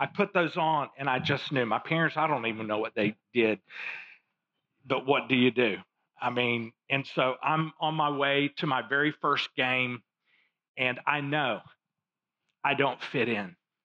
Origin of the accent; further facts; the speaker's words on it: Fayetteville, Arkansas, United States; also born or lived in Little Rock; So I grew up in Fayetteville, but in the third grade in March of my third grade year, so that's the end of the semester, basically. In March, we moved to Little Rock. So I went from Fayetteville to Little Rock.